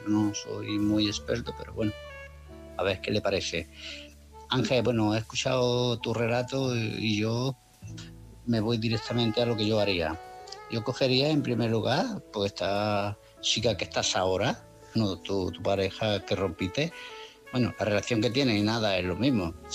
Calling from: Málaga, Andalusia, Spain; de Málaga.

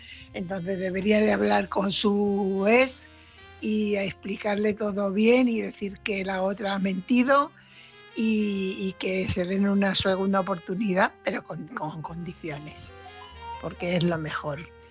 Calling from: Fuenlabrada, Community of Madrid, Spain; corresponsal de Fuenlabrada.

